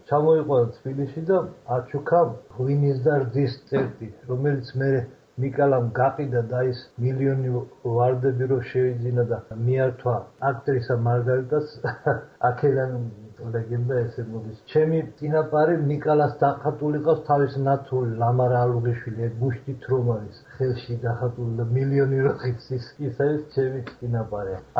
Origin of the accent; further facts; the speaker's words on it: Dedoplistskaro, Kakheti, Georgia; born there; ჩემი ხატვრობა დაიწყო დედოფლის წყაროდან, დავიბადე დედოფლის წყაროს რაიონში და ბავშვობიდან ხატვა დავიწყე.